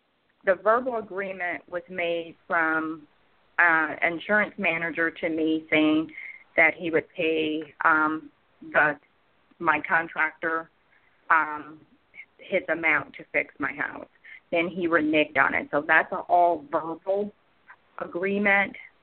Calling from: Georgia, United States; Hi. This is … from Georgia.

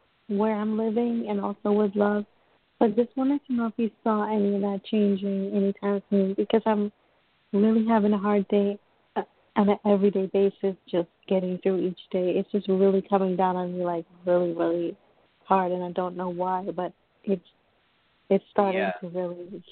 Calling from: New York, United States; Hi, Reverend. … I'm calling from New York.

